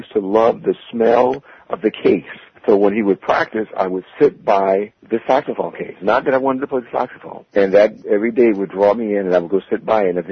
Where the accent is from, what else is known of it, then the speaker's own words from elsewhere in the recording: Detroit, Michigan, United States; growing up in Detroit really just helped me to hear so many different genres of music